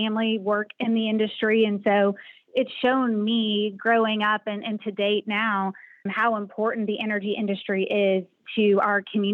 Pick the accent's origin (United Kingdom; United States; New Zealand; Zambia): United States; Texas; So I grew up in Southeast Texas, which is kind of the Beaumont-Port Arthur area, and it is heavy, heavy in the energy and petrochemical industry.